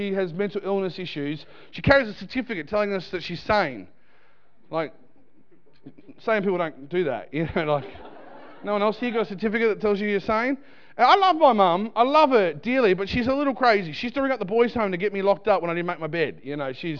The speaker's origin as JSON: {"language": "English", "country": "Australia", "said": "my job as an Aussie Greek Egyptian with one eyebrow, is to travel our nation"}